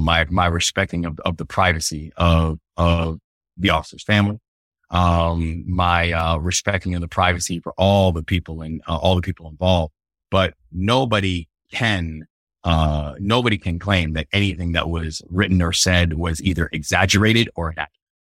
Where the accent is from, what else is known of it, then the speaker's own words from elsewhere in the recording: Baltimore, Maryland, United States; Baltimore is my hometown, I'm a very proud Baltimorean